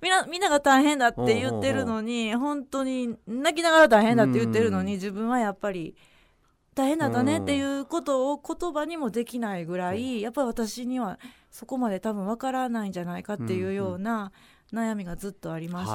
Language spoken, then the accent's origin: Japanese; Kobe, Hyogo, Japan; まあ神戸生まれで神戸出身で